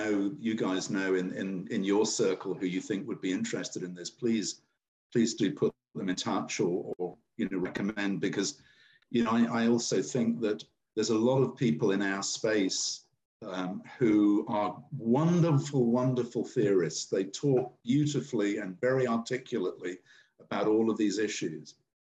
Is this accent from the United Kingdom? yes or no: yes; United Kingdom; As a Brit, you Americans, you automatically associate the word cooperation with harming your self-interest.